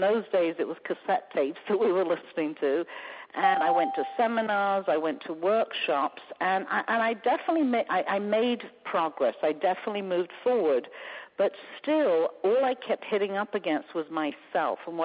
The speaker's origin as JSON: {"language": "English", "region": "England", "country": "United Kingdom", "also_born_or_lived": "California", "moved": "yes", "said": "I'm originally from England, and in 1981, I moved to California"}